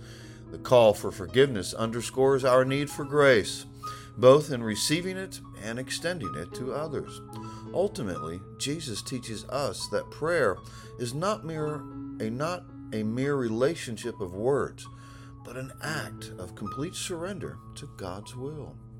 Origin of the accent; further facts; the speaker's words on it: Gainesville, Florida, United States; today we come live from Gainesville, Florida, my hometown where my high school that I graduated from had their 45th high school reunion last night.